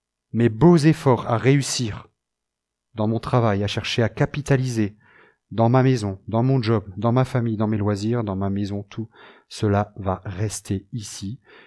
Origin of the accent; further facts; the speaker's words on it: France; une belle partie à notre État, en tout cas chez nous en France